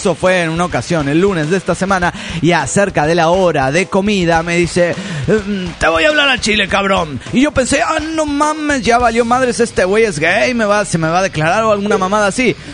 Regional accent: Puno, Peru; de Puno, Perú.

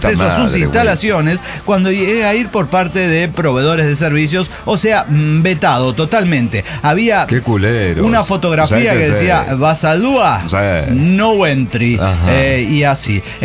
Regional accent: Torreón, Coahuila, Mexico; de Torreón, México.

